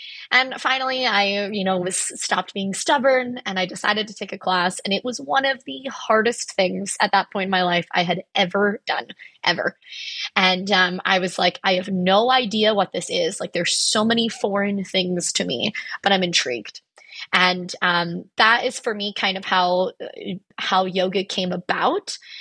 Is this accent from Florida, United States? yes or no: yes; Spring Hill, Florida, United States; also born or lived in Tampa / St. Petersburg; now in Norfolk, United States; now I live in Norfolk, Virginia, but I am from Spring Hill, Florida, which is about an hour and a half north of Tampa. In Florida, I lived in Spring Hill, Tampa, and St. Petersburg.